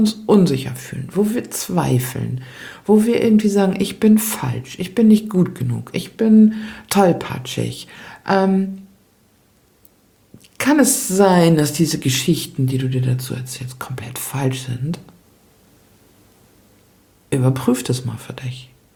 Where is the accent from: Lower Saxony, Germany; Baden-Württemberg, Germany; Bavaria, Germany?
Lower Saxony, Germany; ich komme aus Ostfriesland und bin gestern hierher geflogen